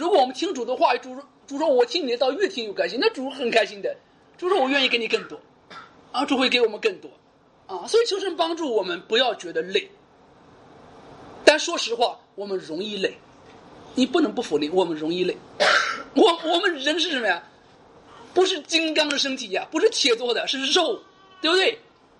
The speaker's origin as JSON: {"language": "Chinese", "country": "Singapore", "said": "你回到新加坡了，回到我们的家乡之后呢，"}